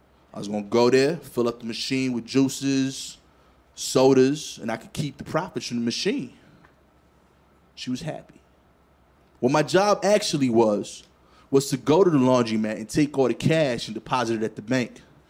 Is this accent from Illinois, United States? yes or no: no; Brooklyn, New York, United States; I'm from East New York, Brooklyn.